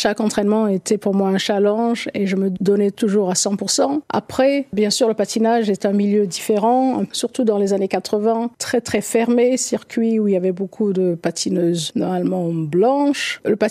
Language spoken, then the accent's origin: French; Nice, Provence-Alpes-Côte d'Azur, France; now in Paris, France; Champigny, ça a été déjà une ville pour moi nouvelle, car j'étais de Nice, on était du Sud, donc tout a changé et basculé quand nous sommes venus à Paris